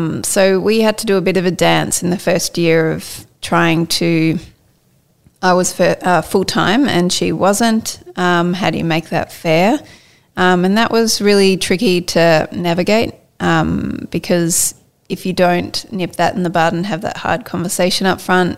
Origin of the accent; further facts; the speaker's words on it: Melbourne, Victoria, Australia; now in Sydney, Australia; both living in Sydney, and I'm from Melbourne